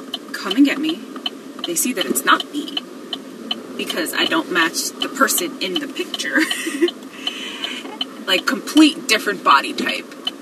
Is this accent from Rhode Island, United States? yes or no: yes; Rhode Island, United States; Like, I'm from the smallest state. Like, I grew up sheltered in private school since nursery.